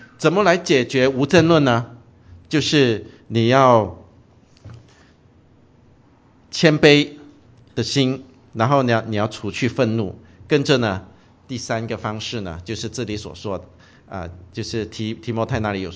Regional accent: Brunei; 大家都知道我是文莱出生长大的。Okay, 我们在文莱出生长大的人都是被欺负的，就是我们没有身份，然后我们是被马来人给欺负的。

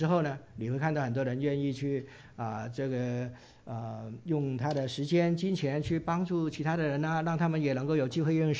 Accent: Guangdong, China; 因为啊在那个我们广东人来讲哈，送书呢，输跟输赢的输呢是同音的啊

